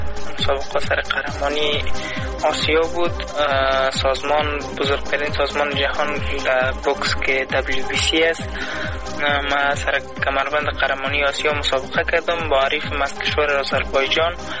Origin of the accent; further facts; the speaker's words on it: Afghanistan; من یکانه افغان هستم